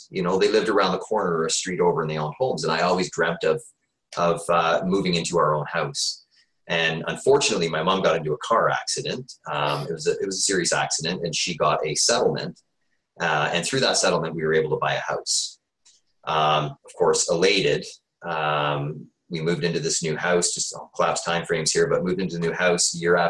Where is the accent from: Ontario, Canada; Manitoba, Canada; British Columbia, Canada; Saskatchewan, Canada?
Ontario, Canada; Peterborough; When I was growing up, I grew up in low-income housing. I grew up in Ontario Housing in Peterborough.